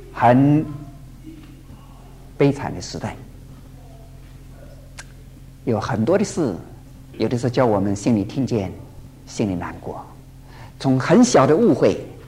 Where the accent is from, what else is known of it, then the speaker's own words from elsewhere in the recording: Taiwan; moved away; 我是从台湾来的，假定说有一个人呢现在说要出国了，哎呀，在台湾出国这是件大事情啊